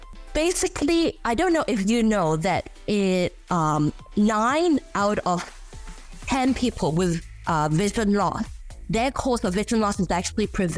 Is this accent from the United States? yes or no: no; Hong Kong; So I'm an only child born and raised in Hong Kong. So I grew up in a very controlled and comfortable world, which centered around me.